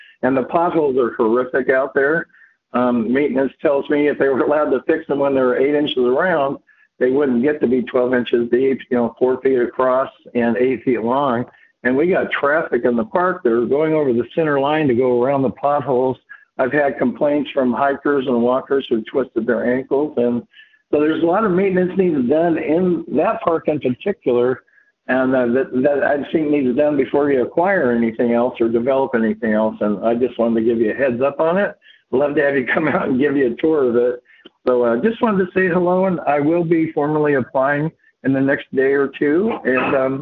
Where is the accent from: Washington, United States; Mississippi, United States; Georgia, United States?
Washington, United States; Vancouver; And I grew up in Vancouver District from first grade through ninth grade. So I'm well versed in the local schools.